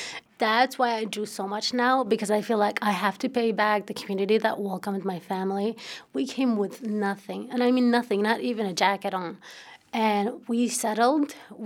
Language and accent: English; Baghdad, Baghdad Governorate, Iraq; I grew up in Baghdad, Iraq, and I'm like any other Iraqi.